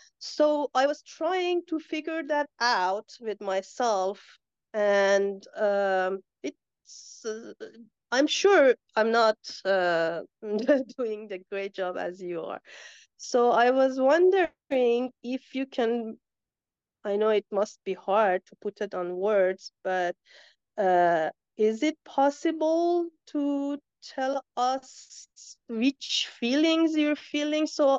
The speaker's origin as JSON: {"language": "English", "country": "Iran", "second_language": "English", "said": "I am the girl from Iran."}